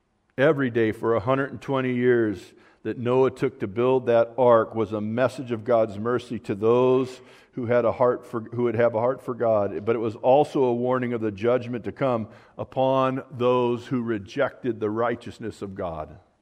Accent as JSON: {"language": "English", "region": "California", "country": "United States", "said": "I'm from Southern California, sorry."}